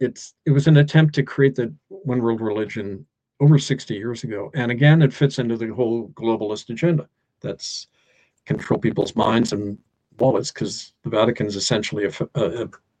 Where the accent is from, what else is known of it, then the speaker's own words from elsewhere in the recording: Edmonton, Alberta, Canada; I'm from there. I was born in Edmonton, grew up there. My family are there.